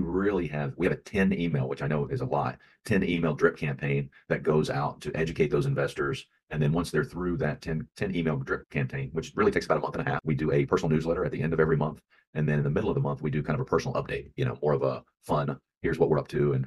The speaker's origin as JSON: {"language": "English", "region": "Texas", "country": "United States", "tie": "born or raised there"}